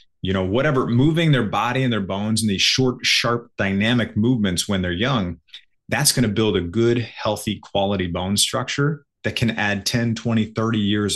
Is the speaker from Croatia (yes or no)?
no; Midwest, United States; I grew up in the Midwest, right? Macaroni is a vegetable where I was growing up.